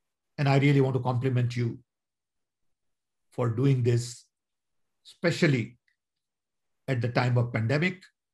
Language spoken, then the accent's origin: English; India; now in United States; You know, I'm 80 years old. I was born and raised in 1942 in British Raj.